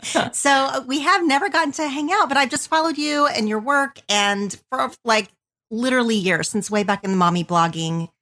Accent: Oklahoma, United States; growing up in Oklahoma, I felt like you stand out when you're different in like smaller areas, of course.

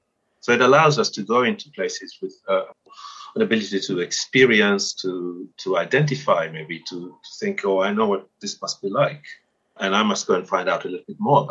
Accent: Zanzibar, Tanzania; I'm from Zanzibar, and the fact that I've lived most of my life outside doesn't ever take that away.

